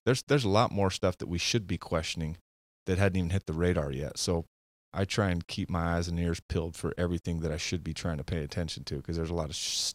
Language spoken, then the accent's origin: English; Utah, United States; moved away as an adult; Thought if I change the scenery and go out to Phoenix from Utah, go to Motorcycle Mechanics Institute, get away from some of it, that might help.